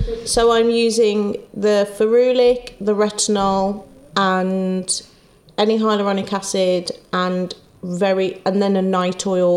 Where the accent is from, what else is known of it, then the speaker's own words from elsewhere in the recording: Wolverhampton, West Midlands, United Kingdom; I'm from Wolverhampton. My family aren't here.